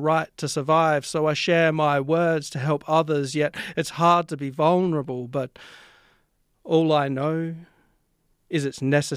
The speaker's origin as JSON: {"language": "English", "region": "South Australia", "country": "Australia", "said": "So I'm a poet from South Australia."}